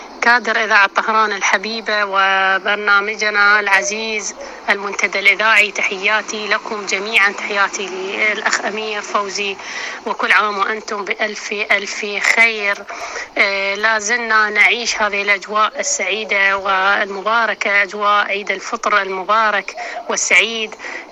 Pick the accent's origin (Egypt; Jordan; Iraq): Iraq; يعني احنا عندنا بالعراق اللي شيء مستمرين عليه